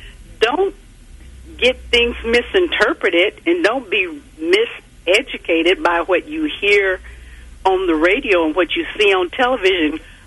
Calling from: United States; I'm calling from Wyandotte County.

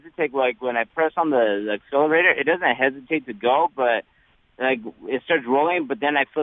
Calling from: Casa Grande, Arizona, United States; I'm calling from Casa Grande.

